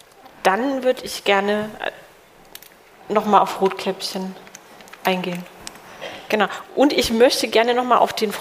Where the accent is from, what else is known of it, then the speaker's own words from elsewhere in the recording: Karlsruhe, Baden-Württemberg, Germany; ich komme aus Karlsruhe, ist nicht so weit entfernt.